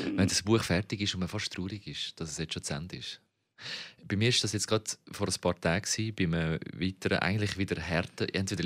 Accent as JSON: {"language": "German", "region": "Zurich", "country": "Switzerland", "said": "man weiss ja als Zürcher eigentlich, wo man muss durch"}